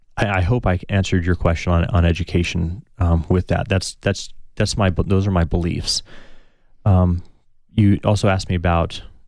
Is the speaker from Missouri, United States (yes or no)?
no; Tucson, Arizona, United States; So I'm a product of public education here in Tucson. I grew up in Tucson School District.